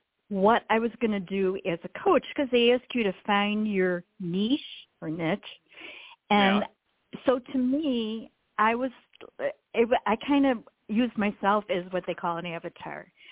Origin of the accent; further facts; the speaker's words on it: Rochester, New York, United States; I can use Kodak because I'm from Rochester